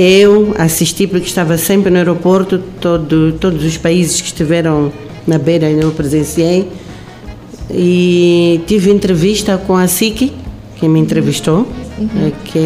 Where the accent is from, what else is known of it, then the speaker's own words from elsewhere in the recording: Buzi, Sofala, Mozambique; Só soubemos que na área do Buzi, que é a minha terra natal, que fica a mais ou menos a 70 quilômetros da minha fazenda